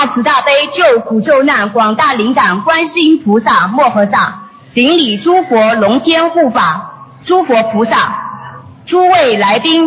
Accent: Paris, Île-de-France, France; 我来自巴黎19区，我母亲在巴黎众多心灵法门的分点中的一个派书点给我结缘了卢军宏台长的两本书

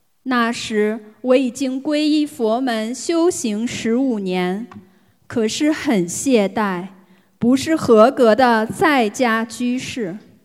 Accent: Brisbane, Queensland, Australia; 我来自澳大利亚布里斯本

